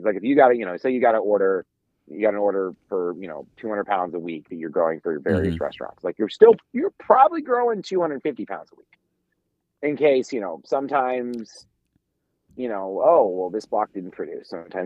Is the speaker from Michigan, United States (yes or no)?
no; Florida, United States; Cause like even growing up in Florida, it's like we have the vomiters that grow out of our grass down there.